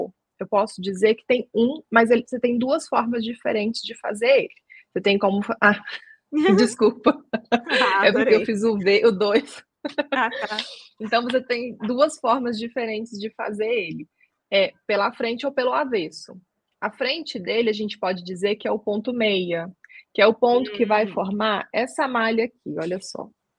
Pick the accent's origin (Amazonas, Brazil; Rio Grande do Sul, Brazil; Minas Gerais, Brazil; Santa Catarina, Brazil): Minas Gerais, Brazil; Juiz de Fora; Eu sou de Juiz de Fora, Minas Gerais.